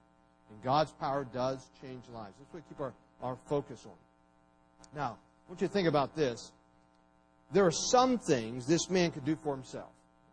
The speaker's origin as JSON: {"language": "English", "town": "Bertha Hill", "region": "West Virginia", "country": "United States", "tie": "born or raised there", "said": "when I grew up in West Virginia, Bertha Hill, there were two groups, two families who were considered the worst of the worst."}